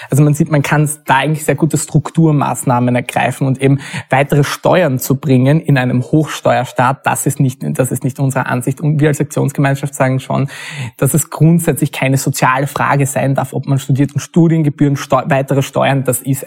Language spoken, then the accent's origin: German; Graz, Styria, Austria; ich komme aus Graz, deswegen sind wir